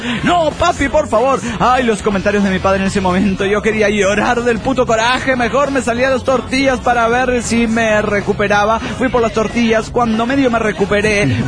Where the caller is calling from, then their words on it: Mexico City, Mexico; del DF mexicano.